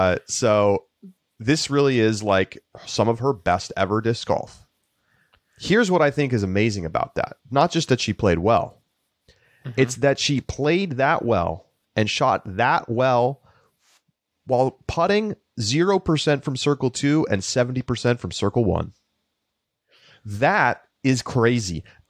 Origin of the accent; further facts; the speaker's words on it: New Mexico, United States; I'm from New Mexico.